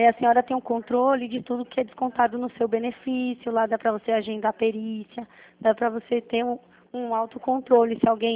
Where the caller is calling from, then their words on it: Franco da Rocha, São Paulo, Brazil; Eu sou de Franco da Rocha.